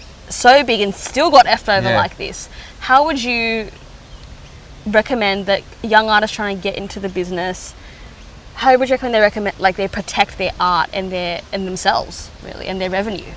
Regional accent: Mount Druitt, New South Wales, Australia; because I'm from Mount Druitt as well.

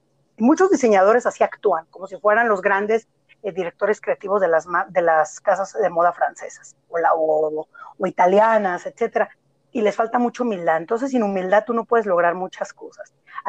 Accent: Mexico; soy mexicana y soy muy orgullosa de serlo

